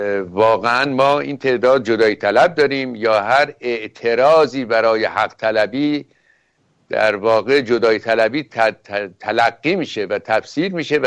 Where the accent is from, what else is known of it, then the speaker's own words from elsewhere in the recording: Iran; moved away; چون من از ایران اومدم بیرون فکر کنم ایران 6 دانشگاه داشت